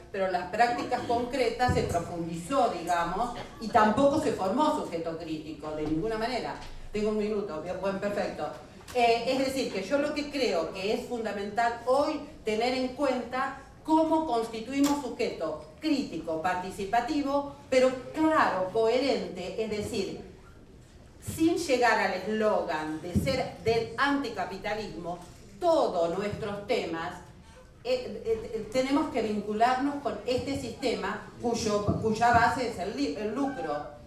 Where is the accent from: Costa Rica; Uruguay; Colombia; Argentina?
Argentina; vengo de Argentina